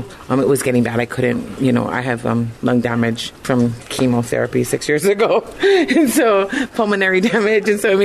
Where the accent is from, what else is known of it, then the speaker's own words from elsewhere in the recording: Makaha, Hawaii, United States; I'm originally from Makaha, but my mom's Wahana and her genealogy traces back to Kalapana.